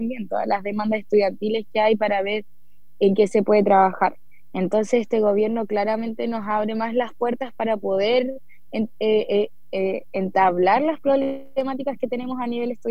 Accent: Santiago, Santiago Metropolitan Region, Chile; acá, por ejemplo, en el sur, yo soy de Santiago y estoy acá

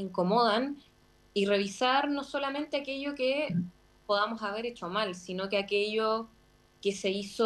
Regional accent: Chile; como izquierda, como progresismo chileno, estuvimos un tanto desorientados tras la derrota de los plebiscitos constitucionales

